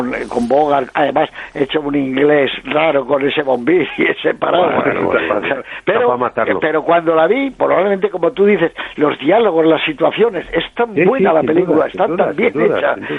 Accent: Spain; Somos españoles.

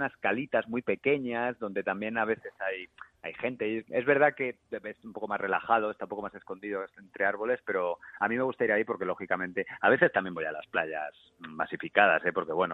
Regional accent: Getafe, Community of Madrid, Spain; Y tampoco nací en Getafe, porque yo nací en Madrid. Lo que pasa es que al año y medio me fui a vivir a Getafe, pero yo siento que he nacido en Getafe.

